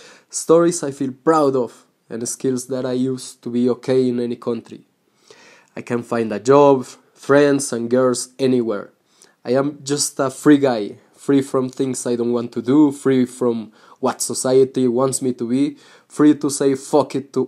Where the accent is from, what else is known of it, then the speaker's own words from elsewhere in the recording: Colombia; I am from Colombia.